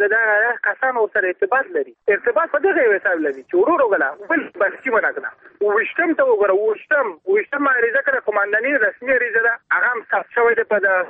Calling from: Balkh, Afghanistan; زه د بلخ ولایت اوسیدونکی یم.

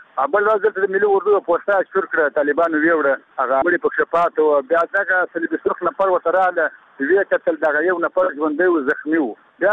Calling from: Farah, Afghanistan; زه د فراه د ولایت څخه … خبرې کوم.

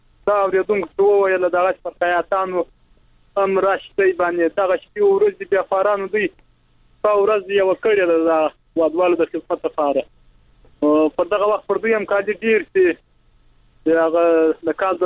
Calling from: Nawzad, Helmand, Afghanistan; هم د یلمند نوزاد په تاسو

